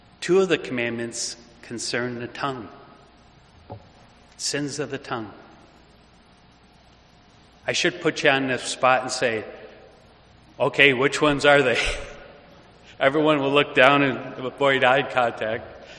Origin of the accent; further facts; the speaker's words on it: Michigan, United States; You see, I grew up in Michigan, and next door was the Christie family.